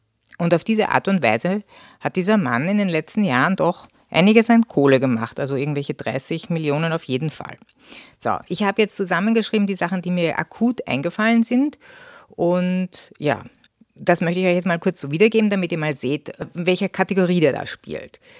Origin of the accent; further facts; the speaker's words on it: Austria; now in United States; Und man hat ja als Österreicher oder wahrscheinlich auch als deutscher Medienkonsument wahrscheinlich schon die Nase voll